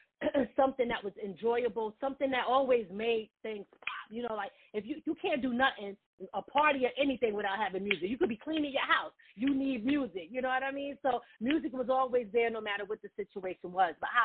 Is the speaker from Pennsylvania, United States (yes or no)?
yes; Philadelphia, Pennsylvania, United States; So for me, you know, you got to remember, I was born 77. So, you know, for me, growing up, that was the early stages of my life.